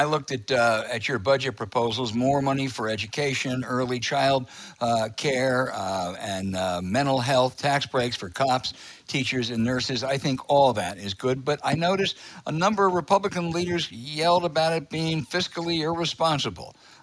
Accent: Pennsylvania, United States; I grew up on Philadelphia's Main Line, so did he.

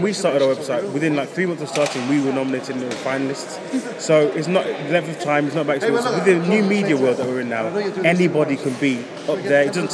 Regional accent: Birmingham, West Midlands, United Kingdom; We've got to go out to Birmingham because we're from Birmingham.

